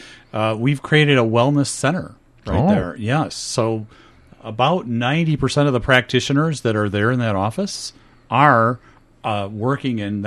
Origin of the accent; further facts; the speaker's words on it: Dundee, Illinois, United States; I grew up in Dundee, Illinois.